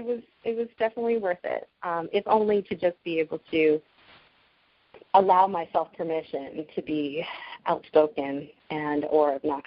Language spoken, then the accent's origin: English; Vancouver, British Columbia, Canada; in the 1980s when I was growing up on the West Coast in Vancouver